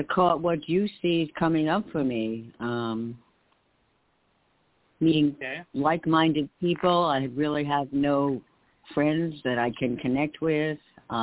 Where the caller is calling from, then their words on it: New York, United States; New York.